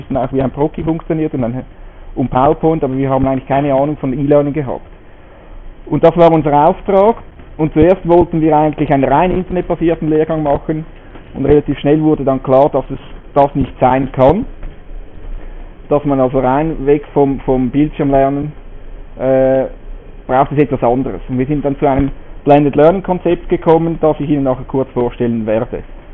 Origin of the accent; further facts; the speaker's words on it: Winterthur, Zurich, Switzerland; dass ich als gebürtiger Winterthur und noch in Winterthur lebe, hier sozusagen ein Heimspiel feiern darf.